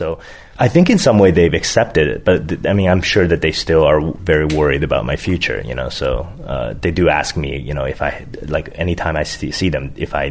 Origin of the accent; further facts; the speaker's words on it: Vancouver, British Columbia, Canada; we got to show in my hometown of Vancouver.